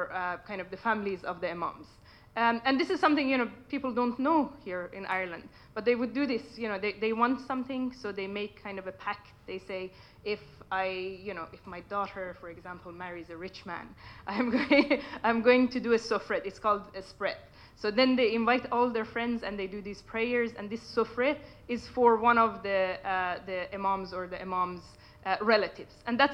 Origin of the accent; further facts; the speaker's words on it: Iran; I'm originally from Iran